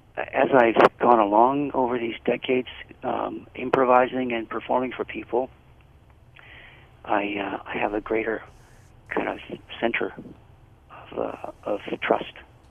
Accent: Niagara Falls, Ontario, Canada; also born or lived in Prague; So I grew up in Canada, in mm-hmm. around Niagara Falls, Hamilton, Toronto areas.

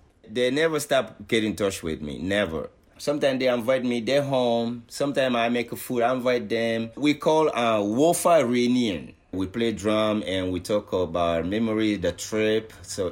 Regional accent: Guinea; moved away; Am I from Guinea? But I'm not only from Guinea. I live here. So this is my home too.

